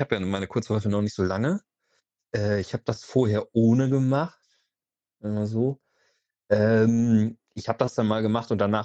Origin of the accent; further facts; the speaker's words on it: Germany; mir geht das wahrscheinlich so wie den allermeisten Deutschen. Aufgrund unserer Geschichte sind wir ja in der Erziehung etwas gewaltgehemmt groß geworden